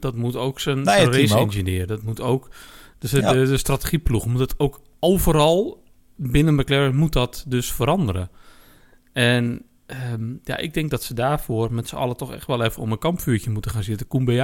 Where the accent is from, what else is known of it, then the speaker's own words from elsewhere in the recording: northern Netherlands, Netherlands; Kijk, wij zijn Noorderlingen, alle drie.